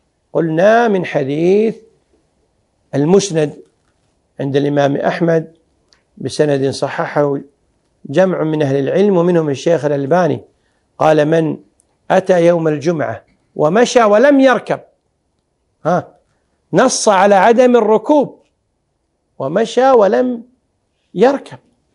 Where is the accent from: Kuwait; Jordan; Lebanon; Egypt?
Kuwait; أما العرف الجاري لا سيما عندنا في الكويت أن الذي يصافح يقوم لمن يصافحه